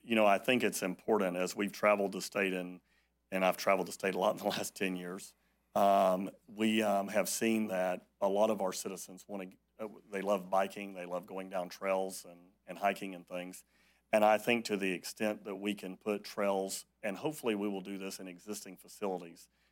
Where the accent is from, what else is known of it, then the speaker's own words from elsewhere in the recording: Florida, United States; I'm an American and a Floridian.